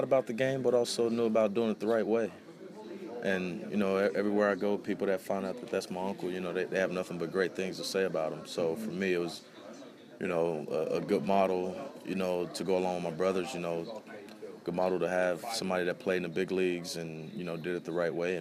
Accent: Cincinnati, Ohio, United States; I got a chance to see Barry Larkin quite a bit, you know, just being from Cincinnati.

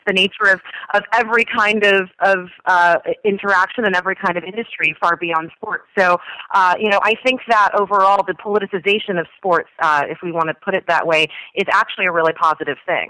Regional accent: New York City, New York, United States; I grew up in New York City, so, you know, a relatively progressive place.

